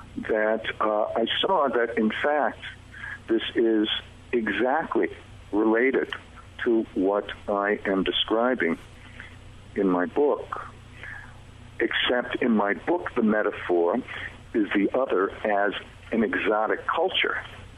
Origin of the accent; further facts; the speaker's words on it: India; I'm a sadhu from India, from a very odd and weird esoteric sect.